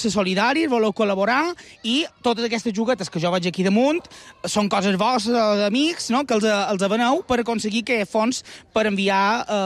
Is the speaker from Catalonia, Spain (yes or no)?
no; Sant Antoni de Portmany, Balearic Islands, Spain; També aconsell en el meu poble, Sant Antoni, se celebra ses carrosses